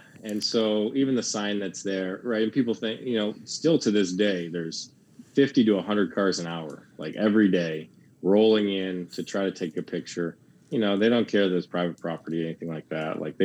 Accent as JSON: {"language": "English", "country": "Canada", "said": "So there's no excuses for us to not go for the top of everything, being in Canada and being Canadian."}